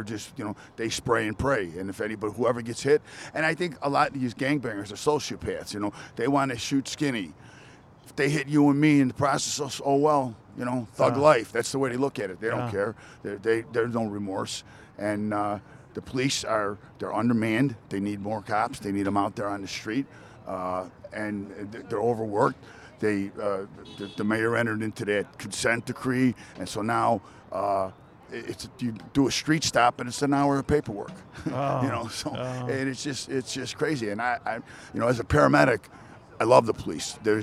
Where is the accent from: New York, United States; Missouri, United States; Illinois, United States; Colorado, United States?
Illinois, United States; I grew up on the northwest side. I went to St. Peter Canisius, lived at Grand Avenue in Cicero my whole life. I can't get away from Grand Avenue.